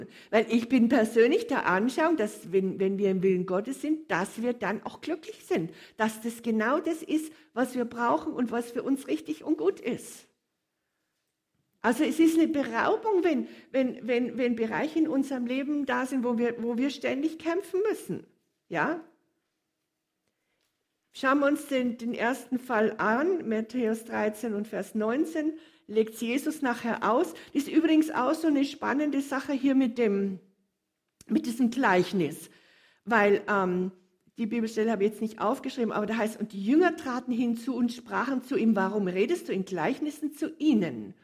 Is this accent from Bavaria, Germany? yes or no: yes; Munich, Bavaria, Germany; also ich bin in München völlig ohne Fasnacht aufgewachsen.